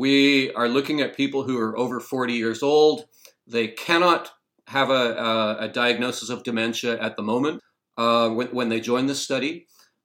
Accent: Vancouver, British Columbia, Canada; also born or lived in Denmark; Well, you'll tell from my accent that I'm Canadian. So I grew up in Vancouver, Canada.

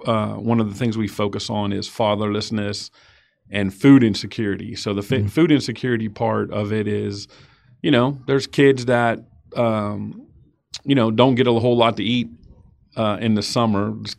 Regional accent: Pittsburgh, Pennsylvania, United States; now in Midland, United States; So how I got to Midland, I was, like I said, I'm from Pittsburgh. I had a job in Pittsburgh.

